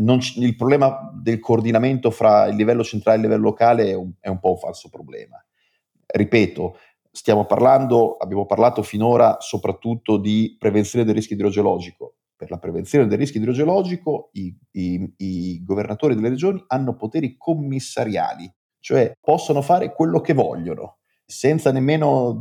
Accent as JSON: {"language": "Italian", "region": "Emilia-Romagna", "country": "Italy", "said": "io peraltro sono emiliano, quindi devo ammettere il difetto"}